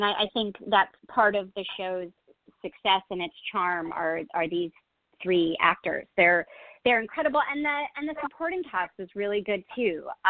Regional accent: Pennsylvania, United States; I come from Pennsylvania, which I think is sort of the East Coast sister of Oregon

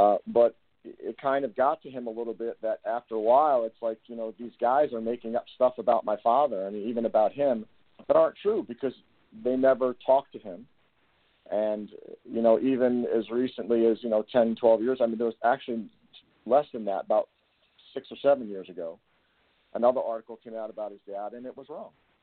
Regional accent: New Jersey, United States; now in Naperville, United States; Well, I'm born and bred in New Jersey. I now live in a west suburb of Illinois called Naperville.

